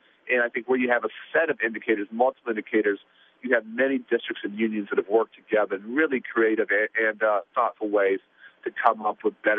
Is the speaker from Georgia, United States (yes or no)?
no; Chicago, Illinois, United States; Well, obviously, I'm from Chicago and have good friends on every side of that issue.